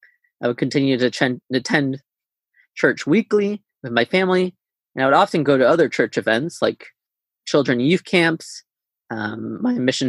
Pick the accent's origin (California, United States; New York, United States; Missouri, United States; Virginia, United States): Missouri, United States; Independence; now in Guelph, Canada; I grew up mostly in Independence, Missouri, where I am actually currently waiting out this global pandemic with my family. But generally speaking, currently live in Guelph, Ontario, Canada.